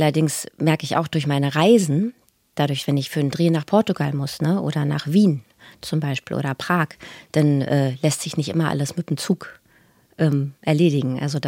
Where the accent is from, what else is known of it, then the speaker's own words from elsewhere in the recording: Berlin, Germany; Ich bin in Wilmersdorf aufgewachsen und meine ganze Familie hat in einer Straße gewohnt.